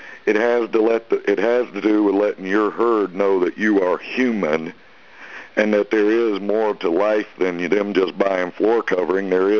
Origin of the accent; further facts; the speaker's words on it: Happy Hill Community, Alabama, United States; When I was growing up in Alabama in a little town called Happy Hill Community